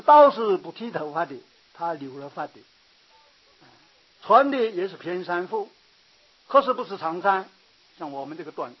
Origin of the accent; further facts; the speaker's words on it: China; 我们是个中国人，虽然出家是个中国出家人